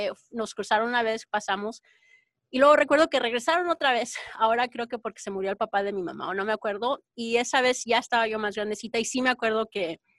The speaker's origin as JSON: {"language": "Spanish", "town": "Fort Worth", "region": "Texas", "country": "United States", "tie": "born there", "said": "yo nací en Fort Worth, pero igual crucé de mojada 2 veces"}